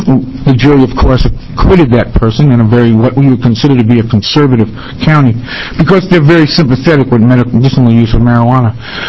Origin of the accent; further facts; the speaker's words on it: Eugene, Oregon, United States; I'm an attorney from Eugene, Oregon.